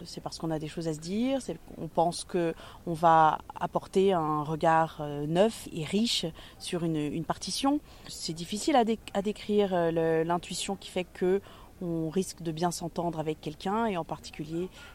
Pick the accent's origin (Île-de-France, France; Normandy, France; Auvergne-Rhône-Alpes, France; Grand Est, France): Auvergne-Rhône-Alpes, France; Lyon; also born or lived in João Pessoa, Brazil; Alors, je suis née au Brésil, dans le nord-est brésilien, à João Pessoa. Et puis, très vite, j'ai posé mes valises et construit ma vie à Lyon, avec mes parents, et puis entre Lyon et la Bourgogne. Je suis donc franco-brésilienne